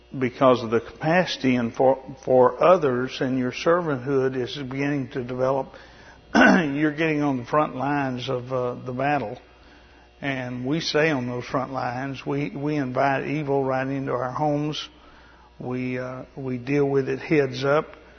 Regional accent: Texas, United States; born there; also born or lived in Louisiana / Mississippi / Alabama; And I used to live in, I was born in Texas. My parents were from Oklahoma. You know there are different languages in those states. I lived in Louisiana and Mississippi and Alabama.

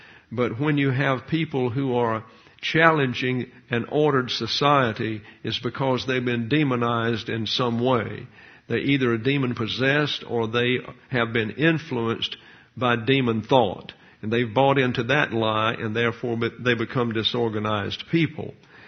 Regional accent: Troy, Alabama, United States; I was in a really strange place while living in my hometown. And that would be the campus of Troy State University at that time.

